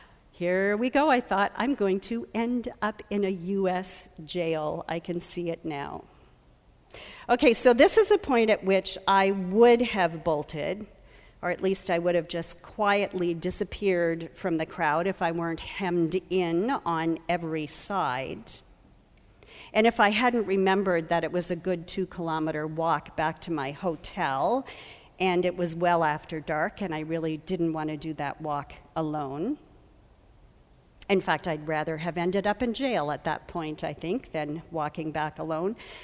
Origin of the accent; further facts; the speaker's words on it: Canada; For most of us as liberal Canadian Christians, there's nothing too shocking in those declarations.